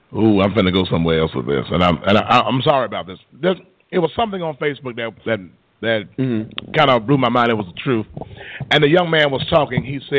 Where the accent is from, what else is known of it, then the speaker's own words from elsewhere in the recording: Chicago, Illinois, United States; Listen, I said, I'm from the West Side. I said, now, the West Side just really kind of got off.